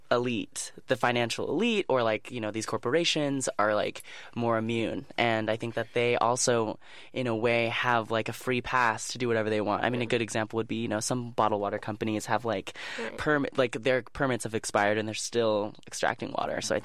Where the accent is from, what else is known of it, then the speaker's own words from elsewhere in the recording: Stockton, California, United States; Stockton community and, like, learning about all these really amazing people that are doing great stuff in my hometown.